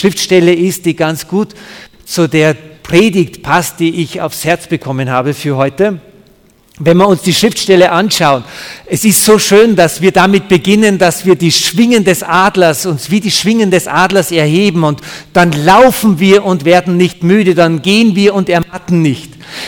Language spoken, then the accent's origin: German; Upper Austria, Austria; now in Burghausen, Germany; Aber wir kommen beide aus Oberösterreich, also nicht weit von hier. Ich bin geboren in einem kleinen Dorf an der Grenze vom Inn und meine Frau kommt aus Braunau am Inn. Deswegen war auch es naheliegend, dass wir nach Burghausen gezogen sind